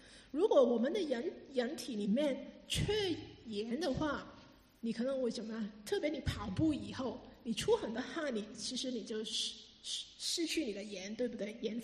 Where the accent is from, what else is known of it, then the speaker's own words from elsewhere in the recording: China; 我们中国人做这个做得特别好，对不对？